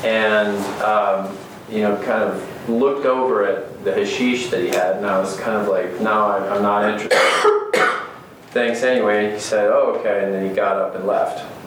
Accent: California, United States; I'm from California, where it's completely legal, but thanks anyway

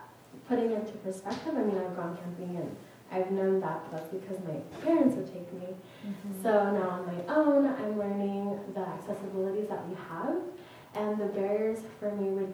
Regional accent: Santa Barbara, California, United States; now in Wenatchee, United States; And I am from Santa Barbara, California, so I got the ocean and I got the mountains, which is where I really have felt home because I have nature surrounding me completely. And I recently moved to Wenatchee a year ago.

